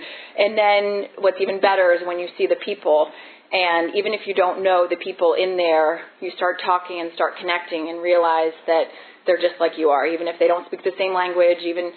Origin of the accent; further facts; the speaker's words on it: Bethesda, Maryland, United States; I grew up in Bethesda, Maryland, a nice house, you know, parents that loved me